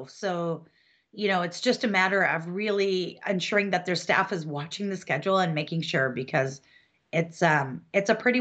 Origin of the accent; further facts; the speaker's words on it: Ottawa, Ontario, Canada; as well as here in my hometown of Ottawa